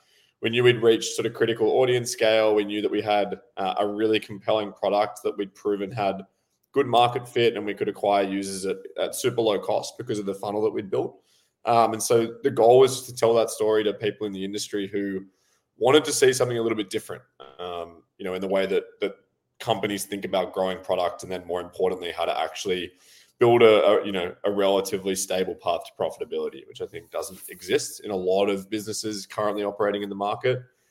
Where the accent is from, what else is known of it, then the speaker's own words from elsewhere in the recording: Sydney, New South Wales, Australia; moved away; I'm in a high-rise apartment and I'm up quite high working from home today. And the whole room started shaking. I'm from Australia, you know, on the East Coast originally in Sydney.